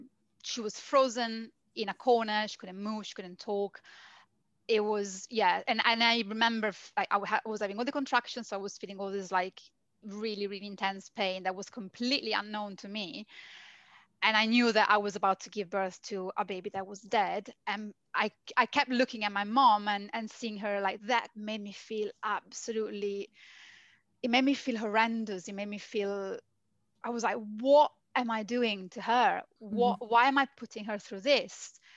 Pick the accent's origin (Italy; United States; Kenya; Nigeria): Italy; northern Italy; also born or lived in London; I had been living in London for nearly 10 years when I lost Luca. So, because I'm Italian, I'm from Northern Italy